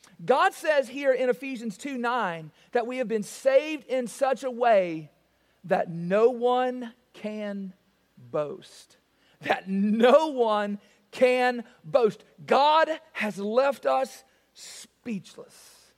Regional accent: the South, United States; But I am from the South. Now, I did marry someone not from the South, and I went to college out of the South, and so I got made fun of a lot

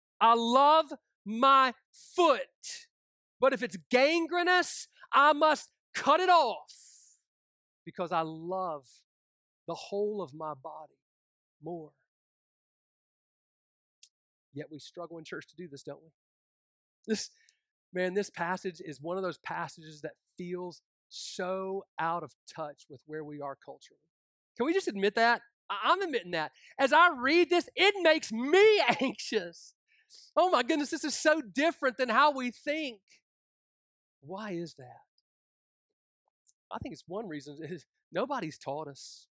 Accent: Kentucky, United States; the Southern Baptist Theological Seminary in my home state of Kentucky

